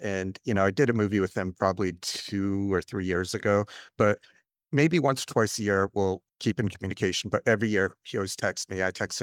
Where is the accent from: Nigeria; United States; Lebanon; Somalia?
United States; Cape Cod, Massachusetts; I had two things as a growing up in Cape Cod.